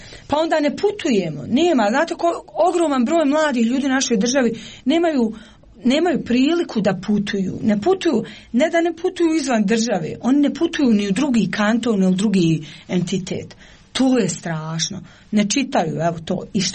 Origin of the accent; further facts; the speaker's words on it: Kakanj, Federation of Bosnia and Herzegovina, Bosnia & Herzegovina; Ja nisam iz Sarajeva, ja sam Kakanjka, tamo sam odrasla i rođena, studirala sam negdje drugo